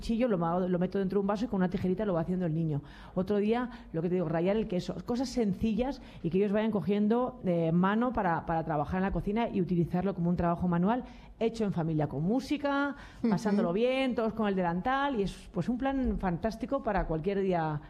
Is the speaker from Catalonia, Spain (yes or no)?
no; Madrid, Community of Madrid, Spain; yo es que soy súper española, madrileña … He vivido en Madrid toda mi vida, me la recorro en moto, me conozco todas las calles.